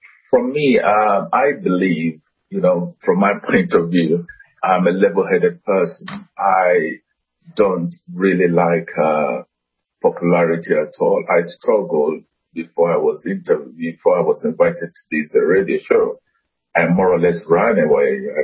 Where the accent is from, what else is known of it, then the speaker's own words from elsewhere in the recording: Nigeria; Well, I was brought up in Nigeria